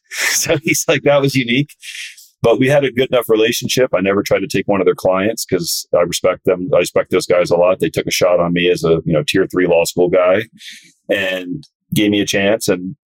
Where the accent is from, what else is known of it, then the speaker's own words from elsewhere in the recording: Florida, United States; But, you know, I grew up surfing in South Florida. It's a part of the culture.